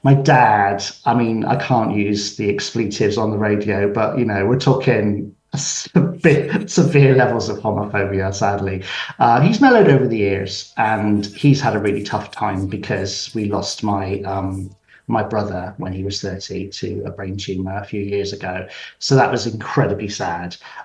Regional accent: Kingswood, South West England, United Kingdom; I grew up in Kingswood. I'm a homeboy from the region, from Bristol. And I absolutely loved my childhood there.

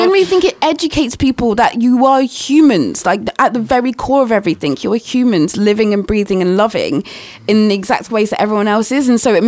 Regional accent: London, United Kingdom; I'm from London, you know, I mean, got to be hardcore.

